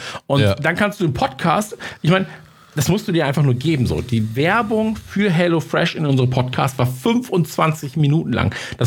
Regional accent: Munich, Bavaria, Germany; ich komme aus München zumindest.

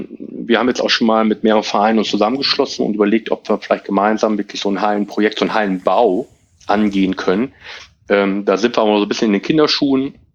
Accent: Hilter, Lower Saxony, Germany; Aber ich komme aus Hilter und ich wohne in Hilter

